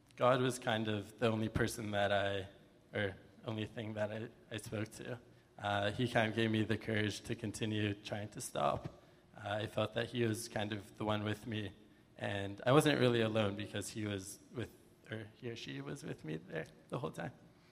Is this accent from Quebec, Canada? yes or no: no; Toronto, Ontario, Canada; growing up in the Sheir Shemayim community in Toronto.